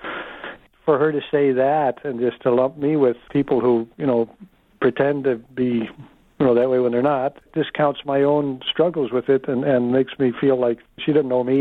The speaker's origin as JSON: {"language": "English", "town": "Chicago", "region": "Illinois", "country": "United States", "tie": "born or raised there", "said": "I grew up in Chicago."}